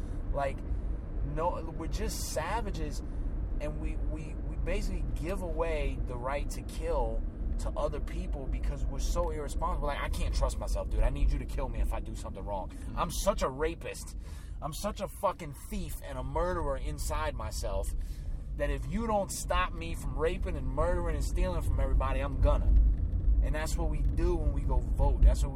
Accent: New Orleans, Louisiana, United States; of course, I'm from New Orleans. I've been seeing gay festivals since I was, like, 8.

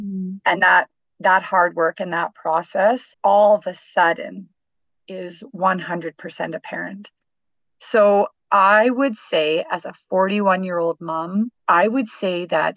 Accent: Saltcoats, Scotland, United Kingdom; And then my favorite, growing up in Saltcote, my favorite movie was Beaches.

